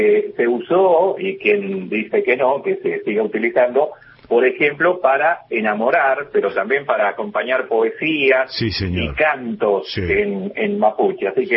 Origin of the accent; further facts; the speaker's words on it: San Martín de los Andes, Neuquén, Argentina; nací, me crié, sigo viviendo en este hermoso San Martín de los Andes, hermoso Valle Patagónico.